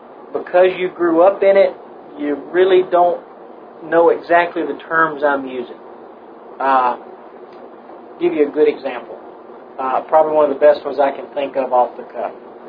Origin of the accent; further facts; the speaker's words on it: United States; I'm the American.